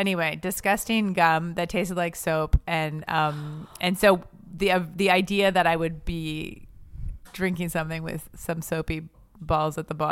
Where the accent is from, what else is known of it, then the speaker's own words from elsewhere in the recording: French Canada, Canada; But I know I'm from the French part of Canada, which is why I'm hot.